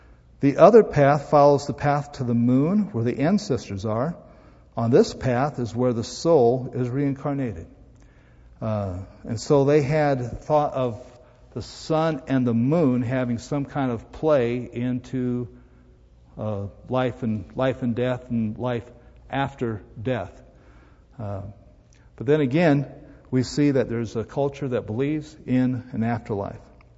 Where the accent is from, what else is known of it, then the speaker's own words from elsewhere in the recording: Iowa, United States; I'm from Iowa, and over by the Mississippi River, there's a big park that you can go